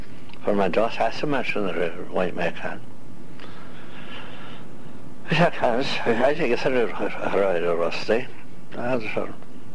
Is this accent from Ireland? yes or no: yes; Tipperary, Munster, Ireland; I'm from Tipperary